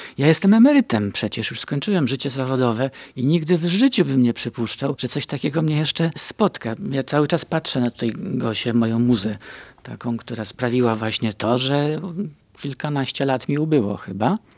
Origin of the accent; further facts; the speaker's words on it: Gdynia, Pomeranian Voivodeship, Poland; Zaproszono starych gdynian, a takim mogę się nazwać, bo mieszkam w Gdyni od urodzenia.